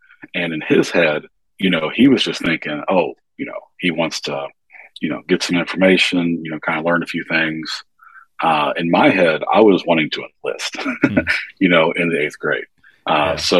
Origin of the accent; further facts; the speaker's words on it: Indiana, United States; So I grew up in Indiana, born and raised.